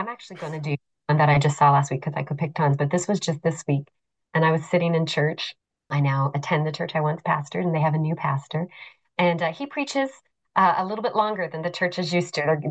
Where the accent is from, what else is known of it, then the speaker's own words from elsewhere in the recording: Newfoundland and Labrador, Canada; I mean, I grew up in Newfoundland with testimony periods